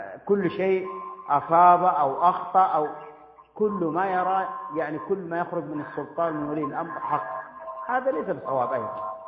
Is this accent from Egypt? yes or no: no; Yemen; بلادنا اليمن السعيد، اليمن المبارك، أهل الحكمة والإيمان